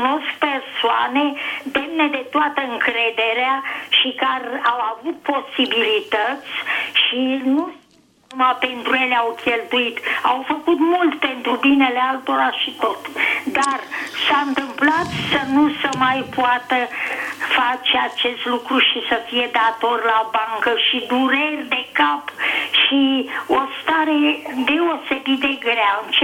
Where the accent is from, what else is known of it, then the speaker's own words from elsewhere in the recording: Bucharest, Romania; Eu sunt din București